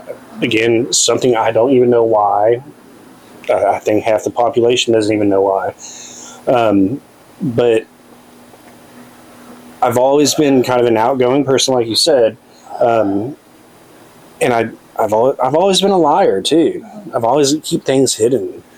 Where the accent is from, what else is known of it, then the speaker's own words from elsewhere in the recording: Fort Worth, Texas, United States; I grew up in Southwest Fort Worth in an average middle-class family.